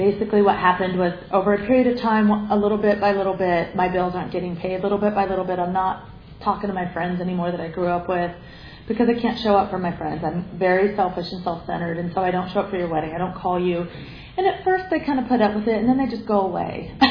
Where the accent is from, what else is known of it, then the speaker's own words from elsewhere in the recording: Iowa, United States; And my mom and dad are both from North Carolina, and so I was raised in Iowa